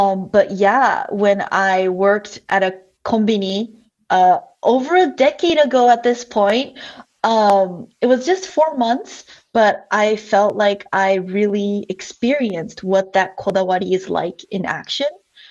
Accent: Yokohama, Kanagawa, Japan; I was born and raised in Yokohama, as you mentioned. But I've actually never been to Japanese school. My education has always been in English, in international school. So I kind of grew up in Japan, you know, knowing the language

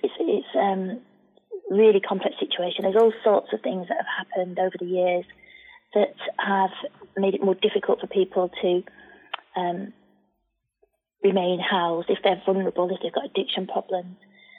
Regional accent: Manchester, North West England, United Kingdom; I'm a Mancunian. I've been born and bred in Manchester. You can probably tell by the accent.

